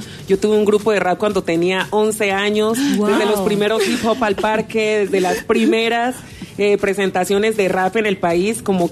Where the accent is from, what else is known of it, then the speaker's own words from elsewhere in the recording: Bogotá, Bogotá Capital District, Colombia; Yo crecí aquí en Bogotá.